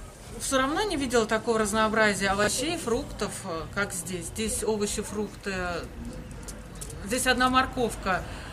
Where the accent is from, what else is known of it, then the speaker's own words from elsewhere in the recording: Khimki, Moscow Oblast, Russia; moved away; Нет, я всегда родилась в Химках.